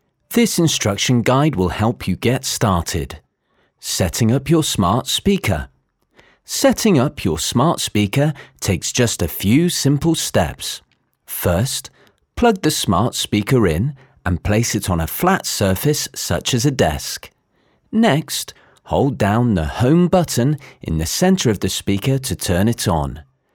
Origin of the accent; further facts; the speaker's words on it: United Kingdom; I'm a British actor.